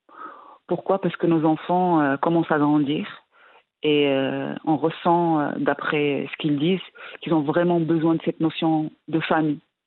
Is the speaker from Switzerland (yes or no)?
no; Morocco; avec mon mari, on a grandi au Maroc, on a eu la chance de vivre, de vivre autour de notre famille